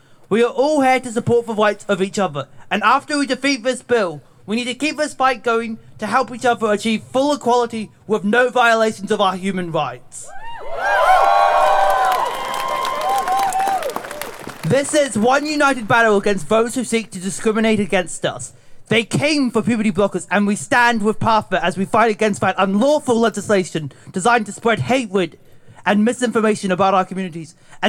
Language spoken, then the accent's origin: English; South Island, New Zealand; and I come from the South Island.